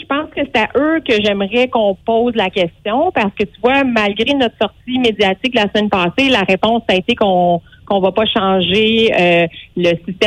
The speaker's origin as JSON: {"language": "French", "town": "Maniwaki", "region": "Quebec", "country": "Canada", "tie": "born there", "said": "Je suis née ici à Maniwaki. Je suis revenue travailler ici. J'ai fondé ma famille ici. Je travaille encore ici."}